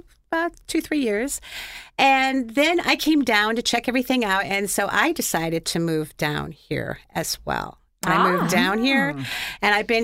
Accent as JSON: {"language": "English", "region": "Indiana", "country": "United States", "said": "I'm a Hoosier. I'm from Indiana."}